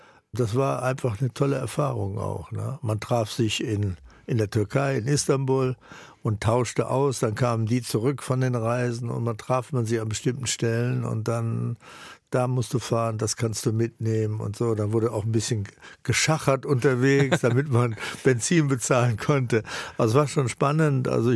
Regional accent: Hamburg, Germany; also born or lived in Austria; Ich bin in Österreich geboren und dann nach Hamburg und bin bei meiner Großmutter, die hatten da so Ländereien und mitten auf dem Land in Hamburg, Duvenstedt, das ist so Duvenstedter Burg, jetzt Naturschutzgebiet. Und da habe ich gewohnt.

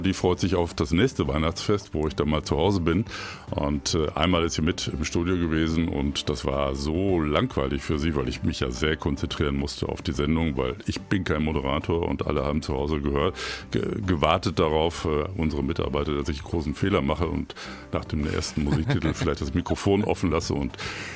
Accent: Münster, North Rhine-Westphalia, Germany; Also ich hatte minimale Radioerfahrung bei einem Krankenhausfunk in meiner Heimatstadt Münster.

